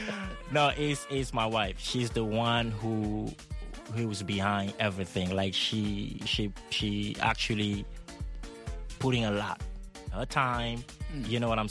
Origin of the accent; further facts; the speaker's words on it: Cameroon; moved away; Like I'm coming from Cameroon, people coming from Senegal, people coming from Jamaica, coming for the American dream.